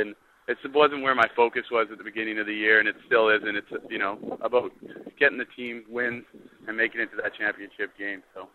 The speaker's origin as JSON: {"language": "English", "country": "Canada", "tie": "born or raised there", "said": "I grew up playing hockey. It was a Canadian dream, I think, for every young kid growing up in Canada."}